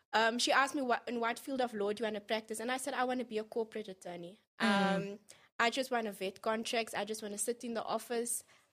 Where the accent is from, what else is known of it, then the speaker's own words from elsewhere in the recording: South Africa; But I think as South African women, we kind of, we grow up inherently having that ability to just be strong.